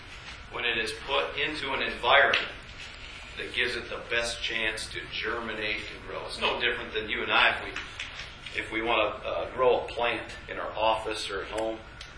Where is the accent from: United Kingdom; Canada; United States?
United States; East Coast; So I come from the East Coast, right?